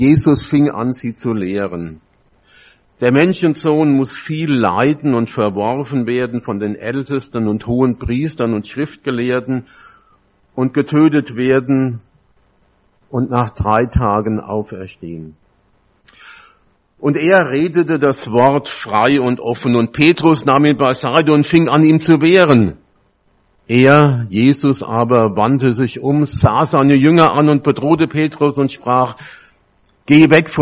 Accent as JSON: {"language": "German", "town": "Oberkreuzbach", "region": "Hesse", "country": "Germany", "tie": "born there", "said": "Ich bin geboren in Oberkreuzbach im Odenwald, wohne in Großzimmern, bin 64 Jahre alt, von Beruf Erzieher, seit fast einem Jahr in Rente. Ehrenamtlich Prediger, meistens in evangelischen Kirchen"}